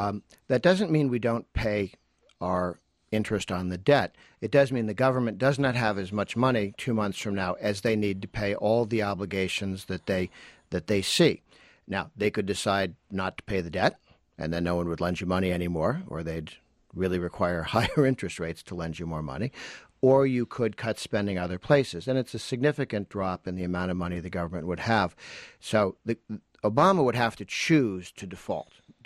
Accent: Massachusetts, United States; I grew up in Massachusetts

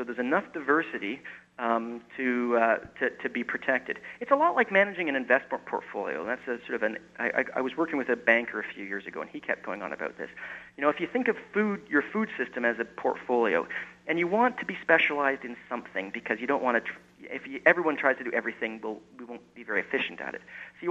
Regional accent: England, United Kingdom; I'm partly from England

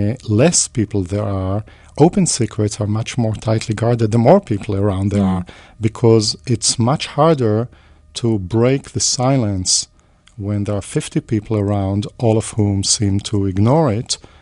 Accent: Tel Aviv, Tel Aviv District, Israel; I grew up in Tel Aviv, in Israel. I was born in 1948, so I was born right into immediately the post-independence period

